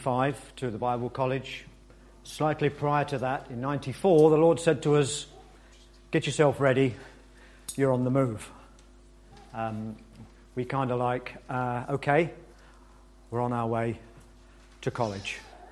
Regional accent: Nottingham, East Midlands, United Kingdom; I thought I'd just like to say before we get going that we are from the Midlands originally. We're from Nottingham.

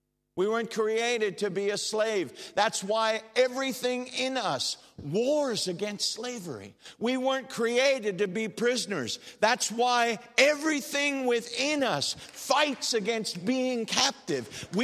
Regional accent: United States; and by the way, I'm an American. I know you can't tell by my accent, but I am.

